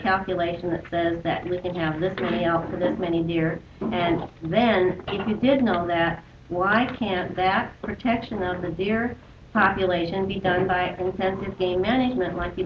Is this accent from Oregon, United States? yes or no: yes; Oregon, United States; I came from Oregon where I did deer hunting and elk hunting, and I know in times when we had extra amount of snow, we weren't allowed to feed the deer